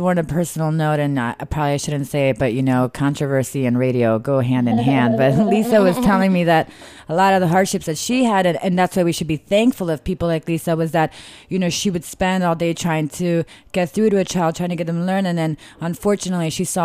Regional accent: Italy; I was raised in Italy

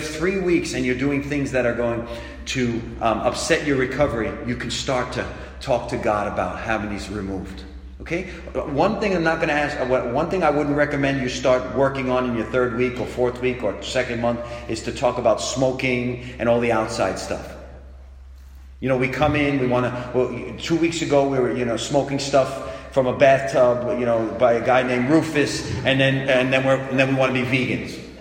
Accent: Long Island, New York, United States; George is from the Bronx. I'm from Long Island.

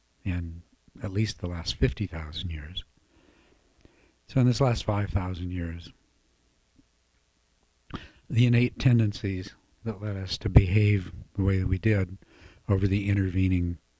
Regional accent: the South, United States; one of the most profound experiences of my life was growing up in the South

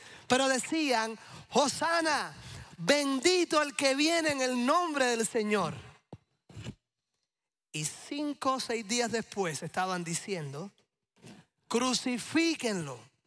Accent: Havana, Cuba; moved away; soy originalmente de Cuba. Nací en La Habana y los últimos 8 años antes de venir aquí en el 2019, mi familia y yo vivimos a una cuadra de uno de los lugares más céntricos de la capital, de La Habana, que es el Capitolio.

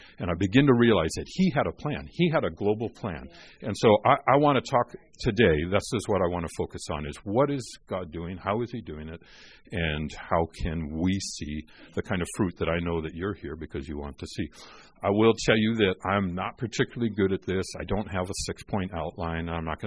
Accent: Alaska, United States; I got saved. I'm from Alaska. I got saved and as a young age

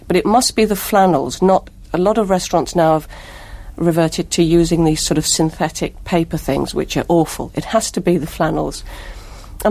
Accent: Liverpool, North West England, United Kingdom; We grew up together in Liverpool. We went to school together.

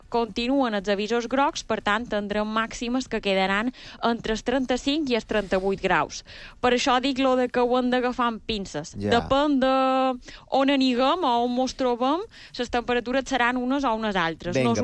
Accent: Puigpunyent, Balearic Islands, Spain; De Puigpunyent.

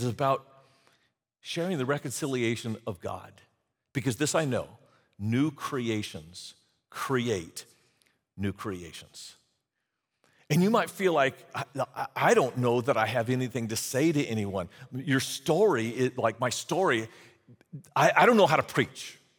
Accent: Sacramento, California, United States; also born or lived in Portland, Oregon; I was born in Portland, Oregon. And at age 4, my folks moved to Sacramento for my dad's job. I had an older brother, younger brother.

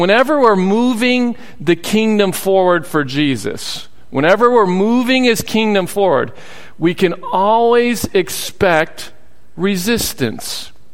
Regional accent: Michigan, United States; Well, growing up in Michigan, we had a cottage in upper Michigan, not the UP, but in the northern part of Michigan on a lake called Higgins Lake.

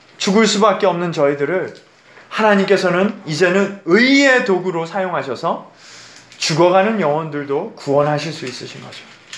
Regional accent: South Korea; now in New York, United States; 저는 한국인입니다. 근데 여기에 와서 뉴욕에 가서 사역을 해보니까 엄청나게 다양한 사람이 많습니다.

